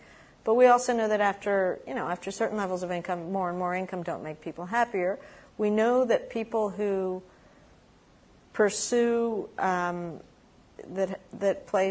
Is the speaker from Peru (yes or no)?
yes; Peru; I'm from Peru, which is, I have to say, one of the richest sort of artistic handicrafts traditions in Latin America, as well as cuisines.